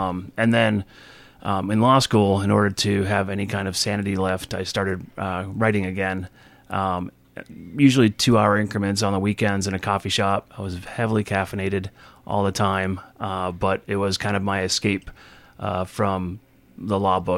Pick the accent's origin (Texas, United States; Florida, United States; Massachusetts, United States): Massachusetts, United States; moved away as an adult; also born or lived in Oregon; I grew up in Massachusetts, about 10 minutes from where the Patriots play football. Was there for the first 20 some odd years of my life. I went to college at UMass Amherst, ended up going to law school out in Oregon